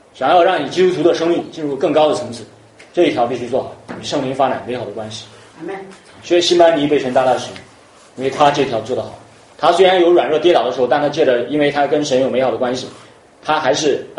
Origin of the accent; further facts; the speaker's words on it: China; 等候神不是说就是我们中国人想的啊